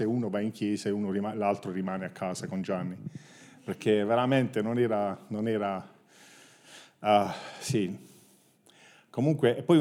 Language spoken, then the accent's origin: Italian; Taranto, Apulia, Italy; accent: Apulian; Io sono cresciuto a Taranto, una madre francese